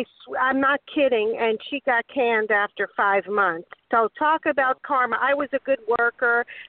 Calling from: Florida, United States; from Florida.

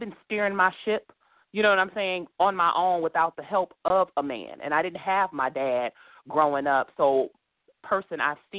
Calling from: Michigan, United States; I'm calling from Michigan.

